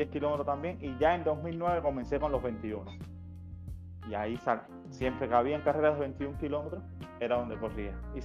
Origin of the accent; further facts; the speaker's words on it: Havana, La Habana, Cuba; moved away as an adult; now in Uruguay; Tengo actualmente 32 años. Soy nacido en La Habana, Centro Habana. Es donde me crié toda mi vida hasta el 2019, que viajo por trabajo a Uruguay, que es donde me encuentro actualmente.